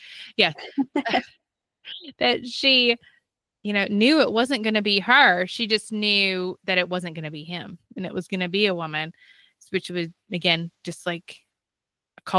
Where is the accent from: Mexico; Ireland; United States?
United States; Michigan; accent: Michigan; my Michigan accent doesn't always sound like the Tennessee one or Ohio